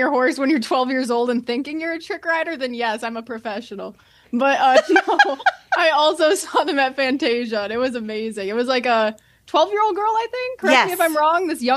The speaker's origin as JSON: {"language": "English", "town": "White Lake", "region": "Michigan", "country": "United States", "said": "from White Lake, Michigan"}